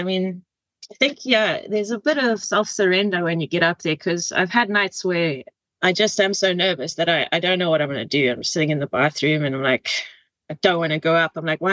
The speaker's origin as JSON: {"language": "English", "region": "Bulawayo", "country": "Zimbabwe", "tie": "born or raised there", "said": "I suppose it was back in Zimbabwe when I used to just, in Bulawayo, my hometown, and no one was really playing live music."}